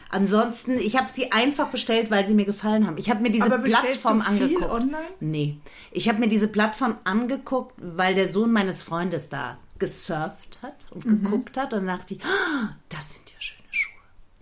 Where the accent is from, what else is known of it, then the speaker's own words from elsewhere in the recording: Hesse, Germany; Also wenn ich komme hier aus dem Taunus.